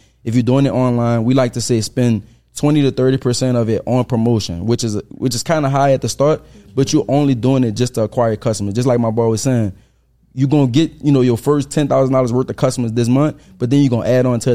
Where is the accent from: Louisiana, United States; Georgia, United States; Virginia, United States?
Louisiana, United States; New Orleans; I'm from New Orleans, I'm from the Seven Ward, we come from nothing.